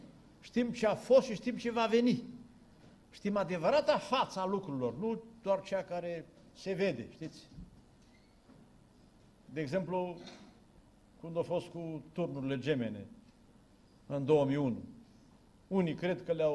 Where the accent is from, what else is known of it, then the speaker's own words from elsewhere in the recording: Apuseni Mountains, Romania; Eu sunt originar din Apuseni